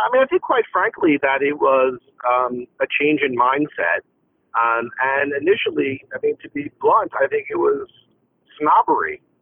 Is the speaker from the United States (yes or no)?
yes; New Jersey, United States; Well, I'm from New Jersey. I grew up around here on the Jersey Shore, and I went to college in Boston.